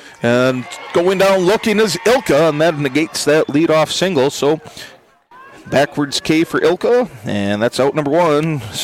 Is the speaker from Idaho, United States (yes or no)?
no; Wisconsin, United States; I'm from Wisconsin, happens after all.